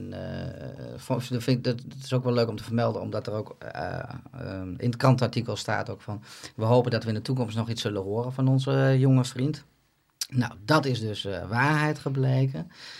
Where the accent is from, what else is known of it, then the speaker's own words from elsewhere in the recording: Zutphen, Gelderland, Netherlands; Nou, ik kom uit Zutphen.